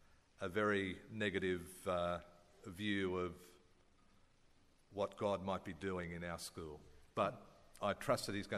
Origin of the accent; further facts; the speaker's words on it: Sydney, New South Wales, Australia; Born and bred in Sydney, spent all my life in Sydney except for 5 years when I was a Presbyterian minister out in Leeton, out near Griffith, between Griffith and Narrandra.